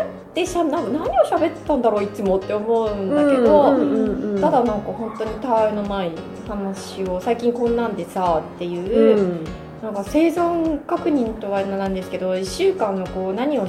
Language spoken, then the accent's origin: Japanese; Fukuoka, Japan; でも夫婦ともに福岡出身なので